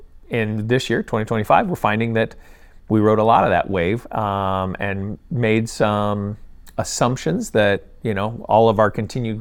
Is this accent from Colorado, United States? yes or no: yes; Denver, Colorado, United States; also born or lived in Arizona; Born and raised here in Denver, Colorado. Grew up, went to college, ran away to Arizona for 4 years to do that, and came right back. Just been here my whole life.